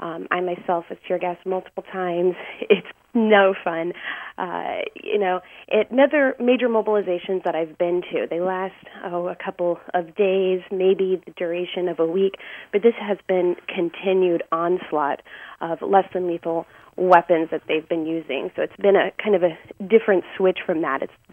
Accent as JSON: {"language": "English", "town": "St. Louis", "region": "Missouri", "country": "United States", "said": "Yes, I do. I'm from the St. Louis area."}